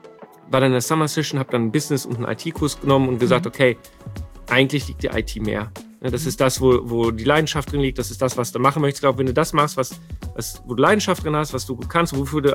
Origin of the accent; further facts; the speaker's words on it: North Rhine-Westphalia, Germany; Ich komme hier aus dem Sauerland.